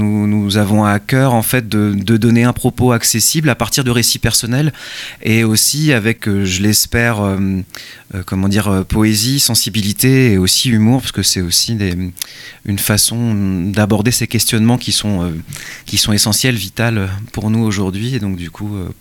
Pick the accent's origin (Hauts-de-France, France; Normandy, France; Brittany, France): Brittany, France; C'est ça, je viens du Morbihan.